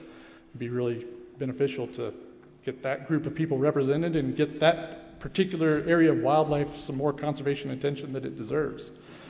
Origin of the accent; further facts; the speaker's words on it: Missouri, United States; I grew up in Missouri.